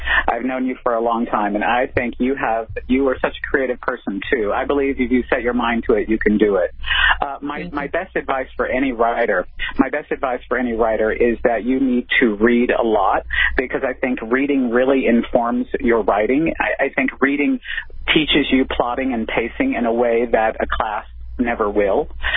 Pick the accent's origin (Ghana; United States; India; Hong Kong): United States; the South; I grew up in the South and I really love New Orleans.